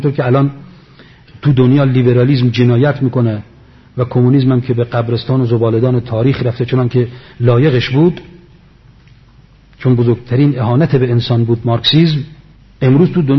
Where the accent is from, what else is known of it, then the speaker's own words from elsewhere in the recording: Palestine; now in Iran; گفتم من فلسطینی ام.